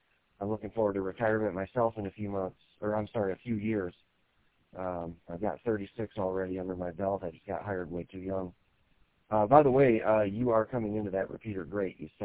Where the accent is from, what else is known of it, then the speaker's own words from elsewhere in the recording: Grand Rapids, Michigan, United States; being a kid growing up in Grand Rapids, we used to have a lot of snow.